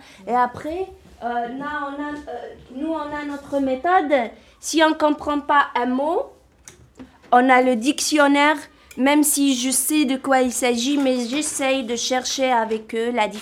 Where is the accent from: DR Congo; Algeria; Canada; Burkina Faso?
Algeria; Kabylie; moved away as an adult; Donc moi, d'origine, je suis Kabyle, donc le milieu familial, il m'a beaucoup aidée.